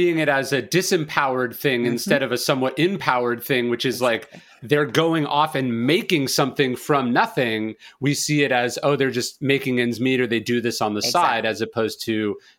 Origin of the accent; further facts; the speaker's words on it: Sacramento, California, United States; We grew up in Sacramento, which is a government town.